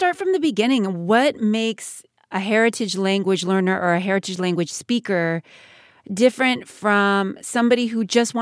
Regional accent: California, United States; I was born and raised in California.

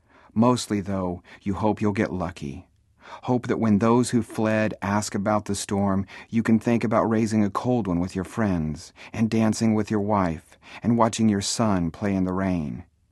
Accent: Texas, United States; When I was growing up in South Texas, my parents threw hurricane parties whenever a storm came ashore.

